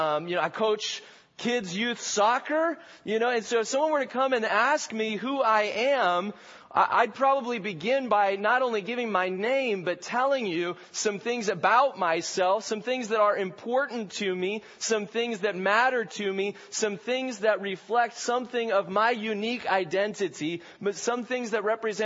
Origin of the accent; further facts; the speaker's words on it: California, United States; Some of the answers might have to do with my background. I grew up in California.